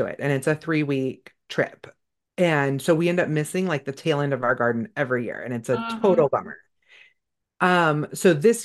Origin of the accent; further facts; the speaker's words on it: California, United States; I grew up in California